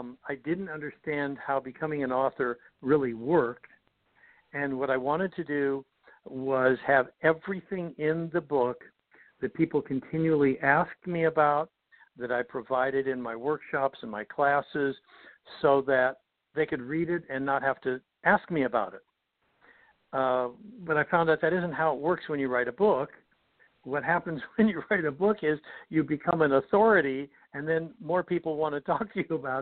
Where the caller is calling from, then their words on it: Los Angeles, California, United States; A little coastal town in California, not too far from the ocean. It's a lot of people have heard of it, too. I'm surprised. It's called Los Angeles.